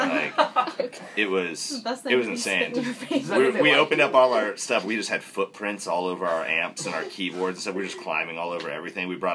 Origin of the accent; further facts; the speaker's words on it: Wasilla, Alaska, United States; Like, I grew up in Wasilla, Alaska. Totally used to that.